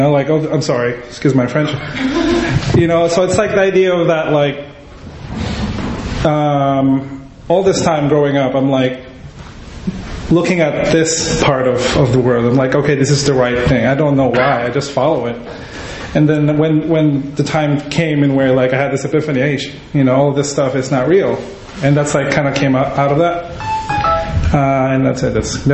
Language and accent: English; Philippines; because I grew up in the Philippines